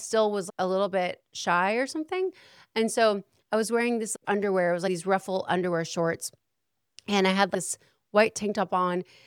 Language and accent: English; Salem, Oregon, United States; also born or lived in Portland; because we're from a small town, Salem, Oregon. I was born in Portland, Oregon, but we didn't really love it there.